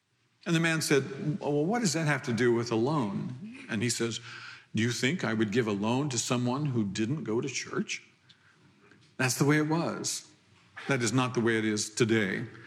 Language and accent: English; Iowa, United States; Now, when I was a boy growing up in Iowa, back in the 50s, so that dates me